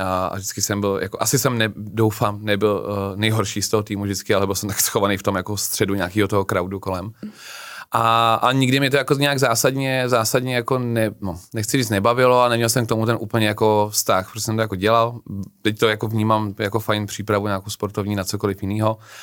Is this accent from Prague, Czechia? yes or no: yes; Prague, Czechia; Tak mm-hmm. Já jsem na to patřičně hrdý a hodně to říkám všude, kde můžu.